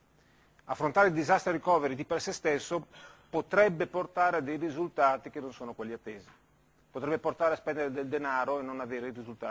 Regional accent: Emilia-Romagna, Italy; io vengo dall'Emilia e quindi le abbiamo avute tutte in sequenza

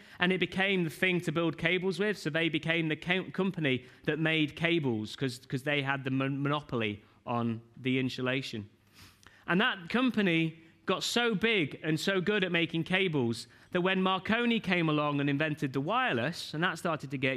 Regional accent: United Kingdom; I'm British.

